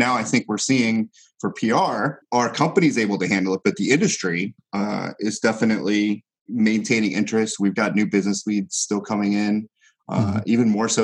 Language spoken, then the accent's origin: English; St. Louis, Missouri, United States; moved away as an adult; I grew up in St. Louis. I grew up in the Midwest. I went to Mizzou and I wanted to move, you know, get to the coast.